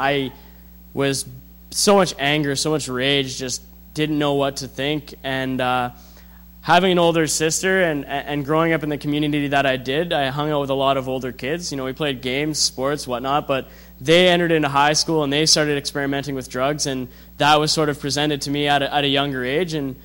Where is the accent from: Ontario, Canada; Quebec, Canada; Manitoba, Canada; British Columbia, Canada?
Ontario, Canada; North Bay; I'm 23 years old, and I'm from North Bay, Ontario. I grew up with my mother and my sister.